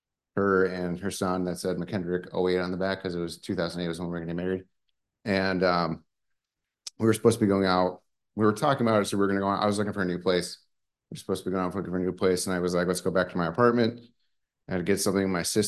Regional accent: Chicago, Illinois, United States; Okay, I'm from Chicago, so I'm a Chicago fan.

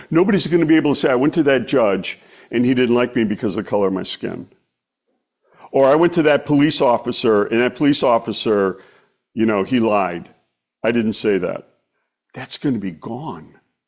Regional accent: Milwaukee, Wisconsin, United States; I'm from Milwaukee, right?

